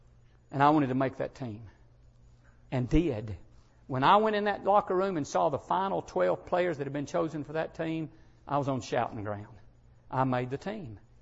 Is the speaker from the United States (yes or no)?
yes; Arab, Alabama, United States; When I came here from Arab, Alabama, Ryan, Alabama, Joppa, Alabama, Hogjaw, Alabama.